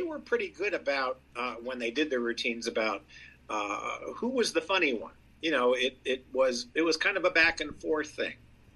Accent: Florida, United States; also born or lived in New York; You know, I was born in New York. I grew up in South Florida. I knew a lot of people like them, on various levels.

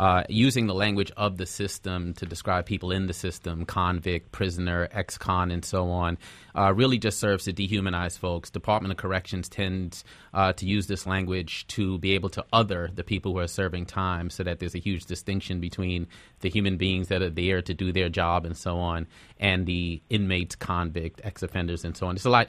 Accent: Brooklyn, New York, United States; travel more in prison than I ever did growing up in Bed-Stuy, Brooklyn

